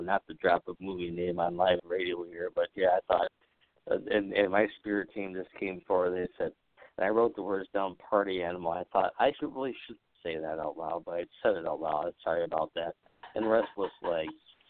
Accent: Wisconsin, United States; accent: Wisconsin; Pardon my Wisconsin accent here.

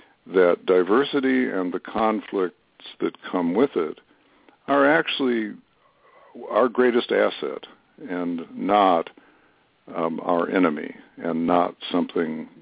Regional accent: Chicago, Illinois, United States; born there; now in Madison, United States; I live in Madison, Wisconsin, and I'm a Midwesterner by birth, born in Chicago, and my father's people were from Iowa and so forth.

